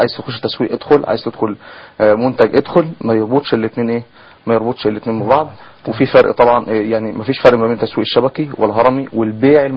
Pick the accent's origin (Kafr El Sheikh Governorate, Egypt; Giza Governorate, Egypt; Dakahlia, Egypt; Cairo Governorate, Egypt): Kafr El Sheikh Governorate, Egypt; كان برضو للاسف منطقه في مركز عندنا في كفر الشيخ